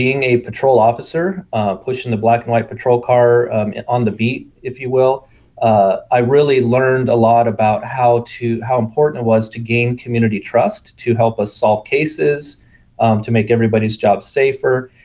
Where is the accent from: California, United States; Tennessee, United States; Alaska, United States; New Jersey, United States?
California, United States; Ripon; I grew up initially in Ripon, California, the south end of San Joaquin County, so very much smaller town.